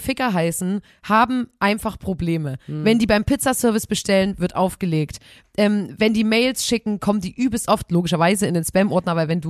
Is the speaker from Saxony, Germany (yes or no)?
yes; Saxony, Germany; In Lauter-Bernsbach, in Sachsen, im Erzgebirge, bei uns im Erzgebirge